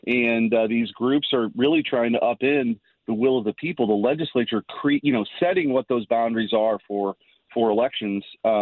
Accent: St. Louis, Missouri, United States; I'm from the St. Louis area.

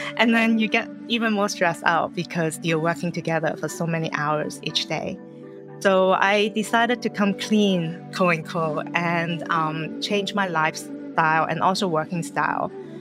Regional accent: Hong Kong; moved away as an adult; So I grew up in Hong Kong, and then later on, you know, I went overseas for school

